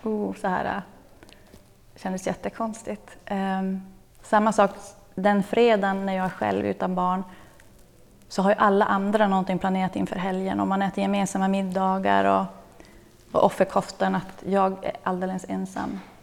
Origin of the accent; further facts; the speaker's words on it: Norrland, Sweden; Och jag är faktiskt från Norrland, så jag får faktiskt köra precis hur jag vill.